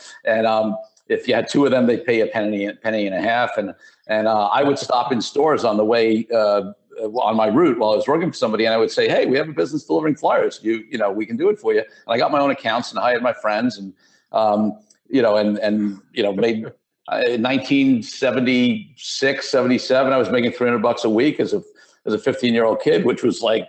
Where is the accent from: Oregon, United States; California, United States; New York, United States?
New York, United States; Brooklyn; So, listen, I grew up in Brooklyn. I got to start there because, you know, Brooklyn is, you know, is one of my passions because that's where I come from.